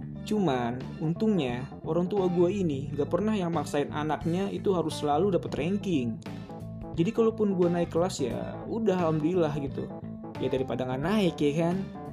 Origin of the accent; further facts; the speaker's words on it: Bekasi, West Java, Indonesia; also born or lived in Jakarta; now in Bandung, Indonesia; Gue lahir di Jakarta, besar di Bekasi, dan sekarang ini gue tinggal di Bandung.